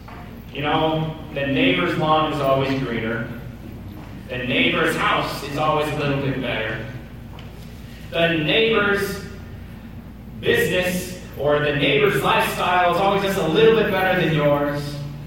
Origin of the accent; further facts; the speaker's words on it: Wisconsin, United States; See, I come from Wisconsin. And I live in the area, the western side, I call it the pretty side, okay? The western side of Wisconsin, where there's rolling hills and everything